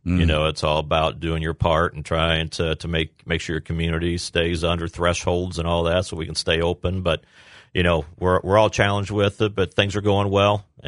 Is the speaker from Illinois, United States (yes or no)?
yes; Quincy, Illinois, United States; also born or lived in Springfield; Yeah, born and raised in Quincy, Illinois. Went away to college. Actually lived in Springfield after college for a little bit